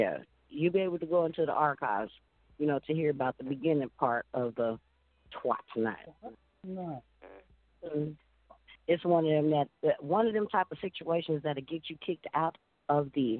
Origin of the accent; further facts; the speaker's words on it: Kansas City, Missouri, United States; me being back in Kansas City in my hometown on my stomping ground for two motherfucking years